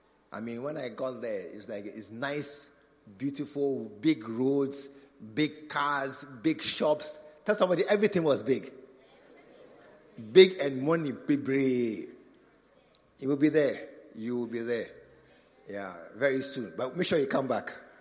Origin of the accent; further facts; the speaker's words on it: Kumasi, Ashanti, Ghana; I don't know where in Kumasi like Dansoma. I said, hey, I've come to my hometown again.